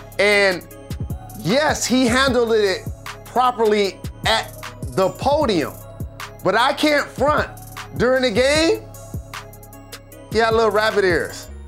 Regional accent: Detroit, Michigan, United States; I grew up playing basketball in the Detroit public school system.

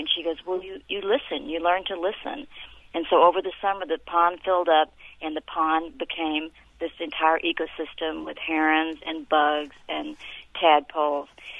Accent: Kentucky, United States; I wanted to say that I'm from Kentucky, near the Appalachian Mountains, where the mountaintops are being removed.

